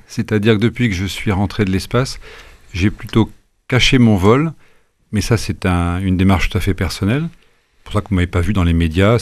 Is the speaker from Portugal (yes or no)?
no; Meknès, Fès-Meknès, Morocco; born there; souvent au Maroc, dont je suis originaire, je suis né à Meknès.